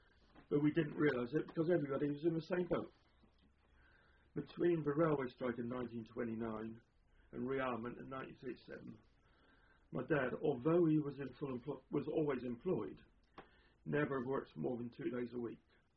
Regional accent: Eastleigh, South East England, United Kingdom; born there; I was born in Eastleigh in Hampshire at 10 o'clock on Sunday, the 4th of February 1923.

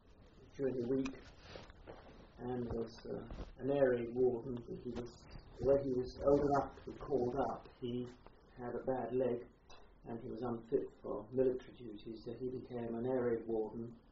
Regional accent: Aldeburgh, East of England, United Kingdom; born there; I was born in Aldborough in Suffolk. It's where the family home was. My grandfather was a country doctor in Saxmundham.

